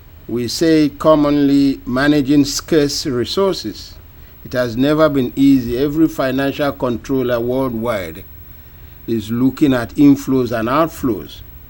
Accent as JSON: {"language": "English", "country": "Nigeria", "tie": "born there", "said": "By God's grace, I was born in Nigeria and have become a Caribbean by aeroplane."}